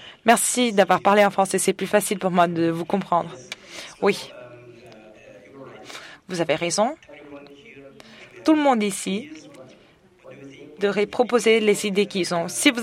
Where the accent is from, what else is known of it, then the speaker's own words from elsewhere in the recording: Nigeria; Je viens du Nigeria.